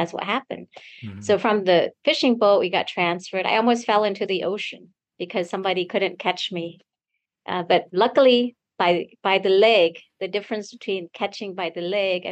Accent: Guam; also born or lived in New Orleans, Louisiana; now in United States; when we came from Guam, then in like my younger sister was born there in July of 76. And then sometime after that, we were sponsored by Catholic charities and we moved to New Orleans, Louisiana.

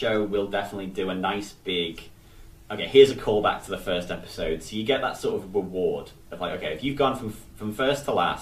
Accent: Liverpool, North West England, United Kingdom; I've been there. I'm from Liverpool.

